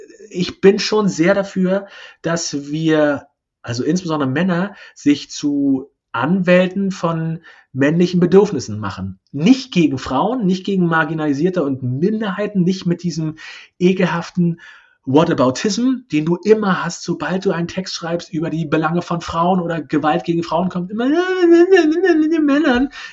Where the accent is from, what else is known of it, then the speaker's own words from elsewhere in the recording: East Germany, Germany; born there; Ich bin ja gebürtiger Ossi